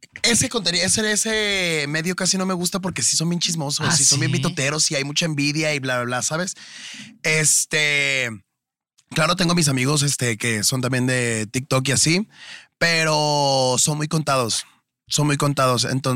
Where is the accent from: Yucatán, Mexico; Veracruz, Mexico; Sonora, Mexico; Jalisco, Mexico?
Jalisco, Mexico; Guadalajara; now in Mexico City, Mexico; De Guadalajara.